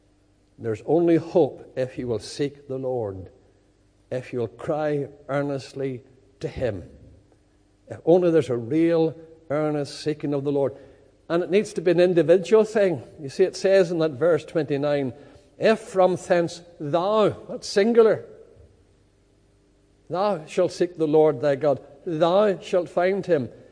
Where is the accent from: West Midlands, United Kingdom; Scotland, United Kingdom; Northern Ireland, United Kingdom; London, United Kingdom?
Northern Ireland, United Kingdom; Lisburn; when I was growing up in Lisburn.